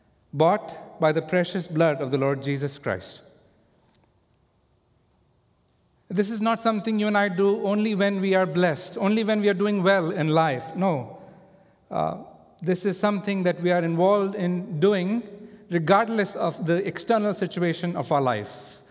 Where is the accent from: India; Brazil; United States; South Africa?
India; I remember a story as I was growing up in India.